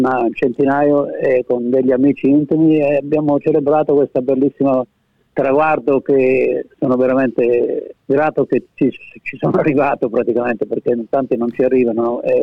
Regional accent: Sinopoli, Calabria, Italy; born there; Io sono nato a Sinopoli, provincia di Reggio Calabria, nel 5 di maggio 1941.

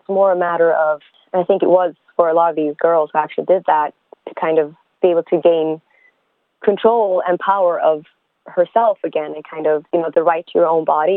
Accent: Stockholm, Stockholm County, Sweden; I was born and raised in Stockholm, Sweden. My parents came here as political refugees before I was born in the early 80s.

